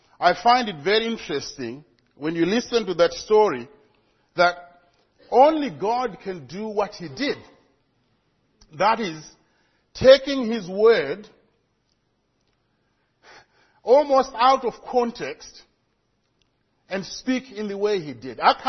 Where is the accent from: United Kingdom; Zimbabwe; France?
Zimbabwe; And maybe that's because I come from Zimbabwe. I'm an African.